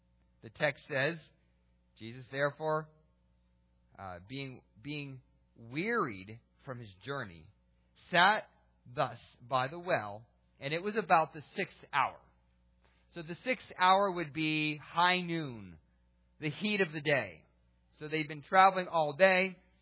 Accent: Pennsylvania, United States; I knew a woman growing up in Pennsylvania.

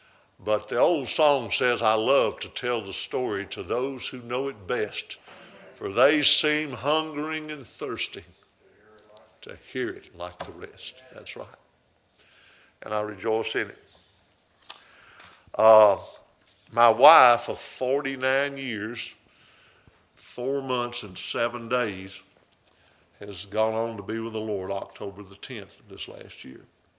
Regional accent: Tennessee, United States; I'm a hillbilly from Middle Tennessee. I live in the hills of Tennessee.

